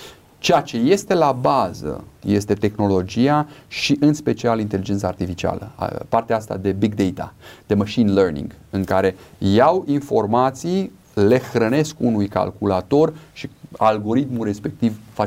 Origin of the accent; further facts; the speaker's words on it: Romania; noi ca români creștini